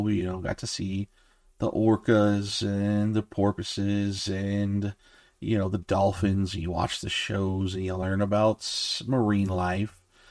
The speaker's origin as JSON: {"language": "English", "region": "Texas", "country": "United States", "said": "And I'm from Texas, and pretty much the only places we went to, like, theme park-wise, would be Six Flags Over Texas"}